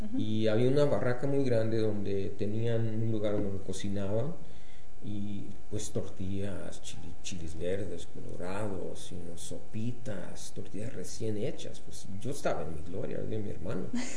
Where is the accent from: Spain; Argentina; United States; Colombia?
United States; Phoenix, Arizona; yo nací aquí en Phoenix, Arizona en 1952 y nací más o menos en un hospital local, sino que nos criamos aquí en este área de la ciudad que nombran West Phoenix. Y entonces, en ese tiempo, nos criamos en uno de los campos donde los migrantes vivían